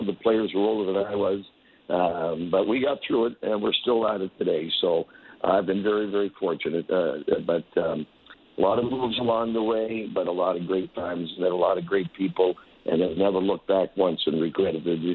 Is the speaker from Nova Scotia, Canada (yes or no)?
yes; Halifax, Nova Scotia, Canada; also born or lived in Moncton; Well, I was born in Moncton. I only lived there for a couple of years, but then we moved to Halifax.